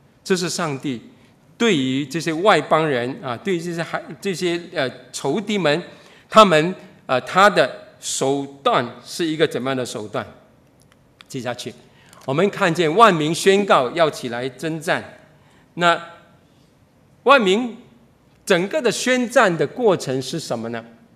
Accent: Singapore; 那这是我们新加坡人

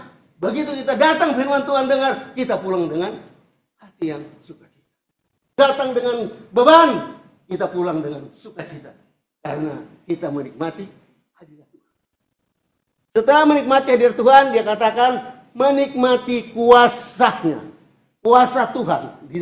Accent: Manado, North Sulawesi, Indonesia; now in Singapore; dari kampung saya Manado tahun 1968 sampai di Singapura tahun 1971 sampai hari ini

